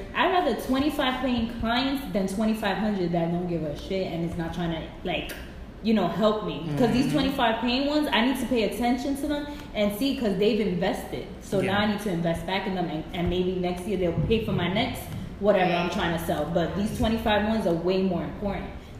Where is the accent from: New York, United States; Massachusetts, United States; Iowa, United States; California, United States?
New York, United States; Brooklyn; Bushwick over here.